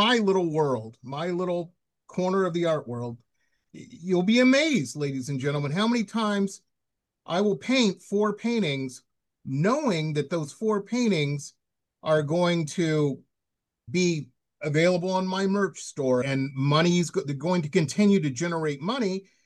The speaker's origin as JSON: {"language": "English", "town": "Detroit", "region": "Michigan", "country": "United States", "tie": "born or raised there", "said": "I grew up in Detroit. It was a rough town then."}